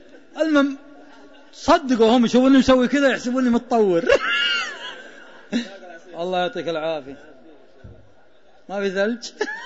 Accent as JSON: {"language": "Arabic", "town": "Taif", "region": "Makkah Province", "country": "Saudi Arabia", "tie": "born or raised there", "also_born_or_lived": "Riyadh", "said": "أنا من مواليد الحوية الطائف، ورحنا الرياض"}